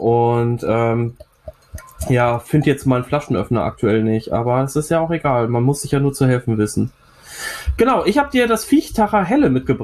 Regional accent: Bochum, North Rhine-Westphalia, Germany; born there; Langenargen, Regensburg und jetzt Bochum, meiner Geburtsstadt auch tatsächlich, muss ich ja sagen. Hier ist der … vor 30 Jahren im St. Elisabeth Krankenhaus geboren worden.

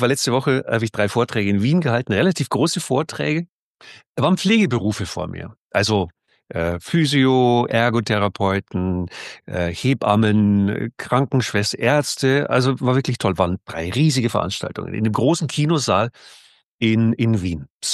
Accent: Bavaria, Germany; Und da dachte ich mir, ja, ja, heißt bei uns in Bayern, leck mich an.

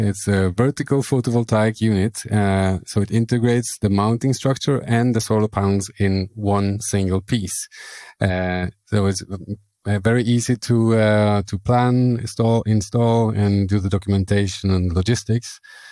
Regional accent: Norway; English is a second language; I'm from Norway. So I learned German at school about 20 years ago now.

